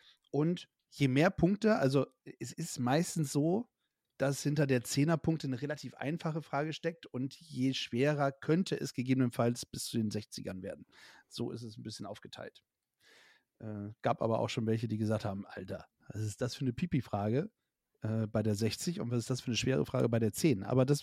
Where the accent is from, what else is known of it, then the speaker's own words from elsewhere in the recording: Bremen, Germany; born there; Ich bin im Bundesstaat, hätte ich fast gesagt, im Bundesland Bremen zur Welt gekommen